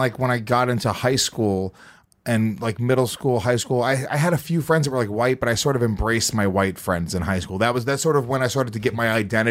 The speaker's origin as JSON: {"language": "English", "town": "West Haverstraw", "region": "New York", "country": "United States", "tie": "born or raised there", "said": "West Havishaw, New York, which is like an hour and 15 minutes north of here."}